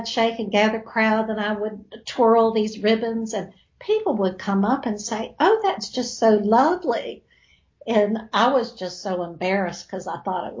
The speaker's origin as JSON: {"language": "English", "region": "Southern United States", "country": "United States", "accent": "Southern", "said": "people were so taken aback by my Southern accent."}